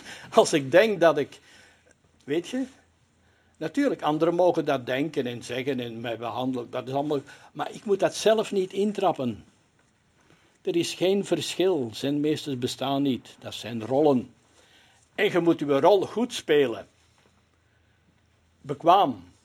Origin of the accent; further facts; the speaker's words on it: Belgium; Ik ben Belg uit die sociale klasse met die opvoeding aan die universiteit en aan die diploma's, aan die carrière.